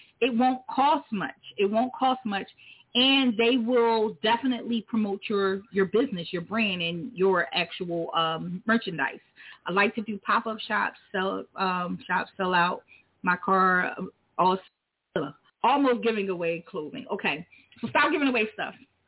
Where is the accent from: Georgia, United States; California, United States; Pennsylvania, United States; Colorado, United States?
Pennsylvania, United States; Philadelphia; now in Miami, United States; So I'm from Philly, but moved to Miami last year, and juggling the seasons is a struggle for clothing.